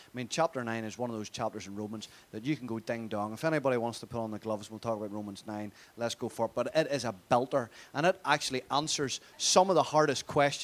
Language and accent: English; Northern Ireland, United Kingdom; Well, I'm from Northern Ireland, okay, so you speak a particular way.